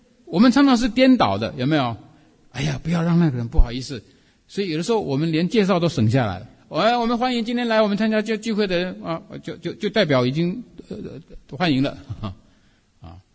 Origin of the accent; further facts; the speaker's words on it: Taiwan; 尤其我们从台湾来的，